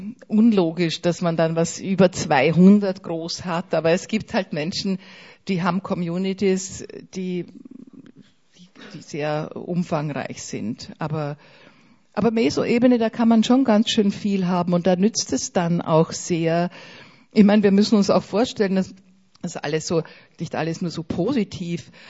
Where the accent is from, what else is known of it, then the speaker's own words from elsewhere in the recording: South Tyrol, Italy; Wenn ich an Südtirol denke, meine Identität als Südtiroler.